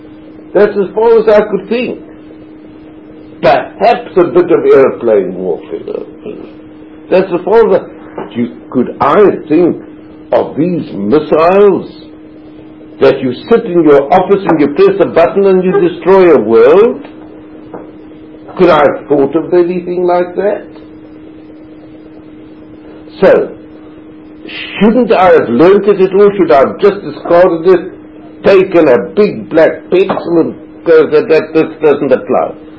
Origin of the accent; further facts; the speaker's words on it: South Africa; and I come from South Africa, if you please, which was even further away than California.